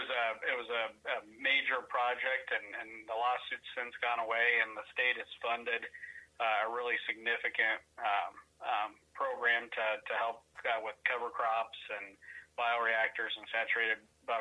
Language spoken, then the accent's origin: English; Iowa, United States; In Iowa, where my home state is